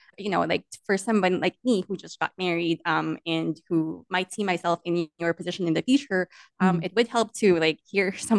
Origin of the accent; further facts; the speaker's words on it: Philippines; moved away; I'm an immigrant from the Philippines